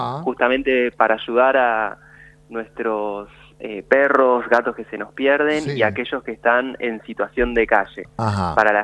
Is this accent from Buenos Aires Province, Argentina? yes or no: yes; La Plata, Buenos Aires Province, Argentina; con los incendios decidimos accionar, ya que, bueno, yo soy de La Plata